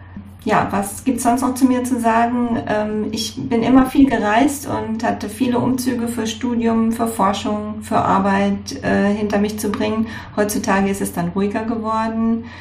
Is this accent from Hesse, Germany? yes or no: yes; Darmstadt, Hesse, Germany; born there; Ich bin in Darmstadt in Hessen geboren.